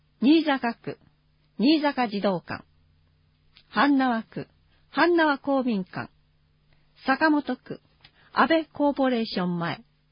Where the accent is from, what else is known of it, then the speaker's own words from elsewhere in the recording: Kamakura, Kanagawa, Japan; 出身は鎌倉市ですが、通学などで愛川町の近くに来ていたので